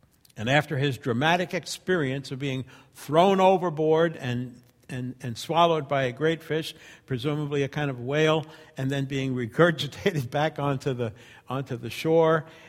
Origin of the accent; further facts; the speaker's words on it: New York, United States; I was 18 years old, and where I grew up on Long Island, for example, Christians were few and far between.